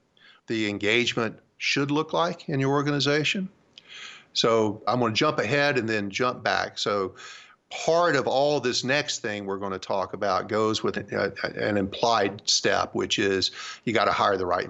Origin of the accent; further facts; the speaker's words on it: California, United States; In almost every state, with my home state of California included